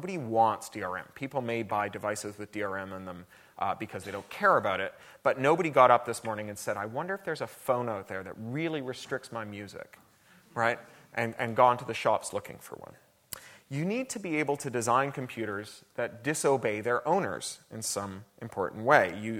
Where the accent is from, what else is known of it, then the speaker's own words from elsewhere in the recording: Canada; As a Canadian, I apologize for the CD and for